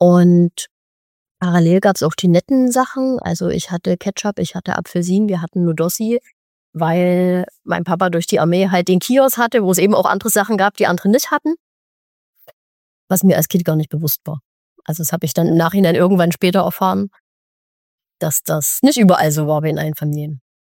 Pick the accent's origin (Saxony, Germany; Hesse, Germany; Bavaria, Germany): Saxony, Germany; Chemnitz; ich bin in Chemnitz geboren, tatsächlich großes Plattenbaugebiet, Fritz-Heckert-Gebiet, so ich glaube 100.000 Leute oder 50, also riesig einfach. Ne? So ein ganz typisches DDR-Ost-Plattenbau-Viertel.